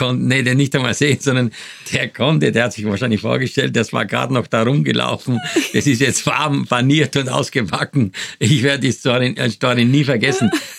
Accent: Styria, Austria; now in Germany; Ich komme ja aus der Steiermark

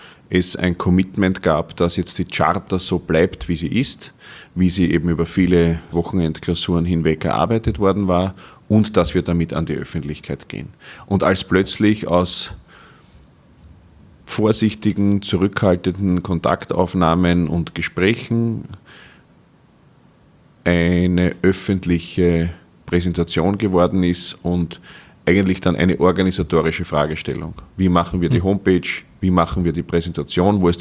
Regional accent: Gerersdorf, Lower Austria, Austria; In meiner Heimatstadt Gerersdorf kommt die Europäische Union so an, wie wir es insgesamt aus Österreich kennen.

